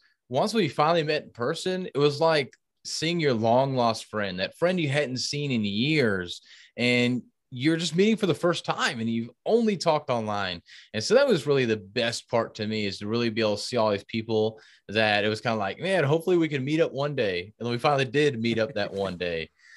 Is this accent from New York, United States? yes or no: no; Hockley, Texas, United States; Man, so I grew up in the Hockley, Texas area, which is just northwest, about an hour or so outside of the Houston, Texas area. So native Texan.